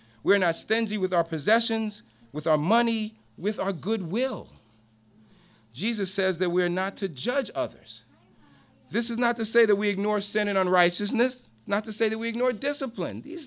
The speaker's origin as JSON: {"language": "English", "region": "New York", "country": "United States", "said": "This is a hard word for a New Yorker. I'm from New York. We seem to grow up with an attitude."}